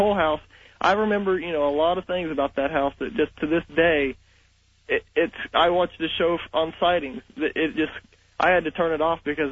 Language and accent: English; Kansas, United States; now in Oklahoma City, United States; growing up, when I was about 8 years old, we were living in an older house in a small town in Kansas. And I'm calling from Oklahoma City.